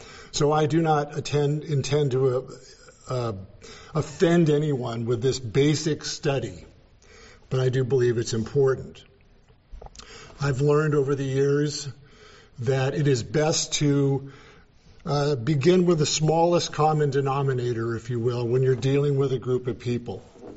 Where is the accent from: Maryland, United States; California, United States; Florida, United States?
California, United States; I came from California, of course, you get the idea.